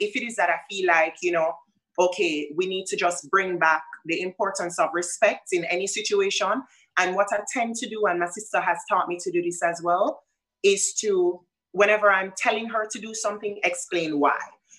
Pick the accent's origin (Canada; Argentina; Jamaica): Jamaica; And I have to say, you know, as a Jamaican parent, I have to say, listen, bring it back down a notch.